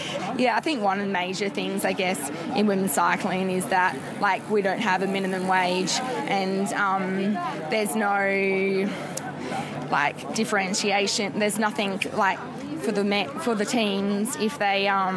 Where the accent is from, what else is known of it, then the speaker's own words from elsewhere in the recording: South Australia, Australia; now in Girona, Spain; I grew up in South Australia